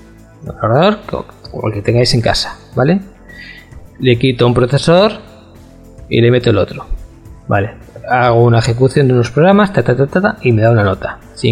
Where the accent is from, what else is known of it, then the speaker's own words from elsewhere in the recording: Bilbao, Basque Country, Spain; que somos de Bilbao y que se nota aquí que no hay pobreza